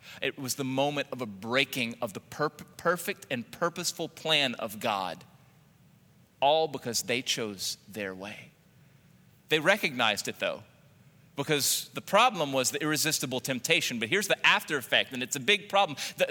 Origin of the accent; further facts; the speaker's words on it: Louisiana, United States; Now, I grew up in Cajun land and we had fig trees.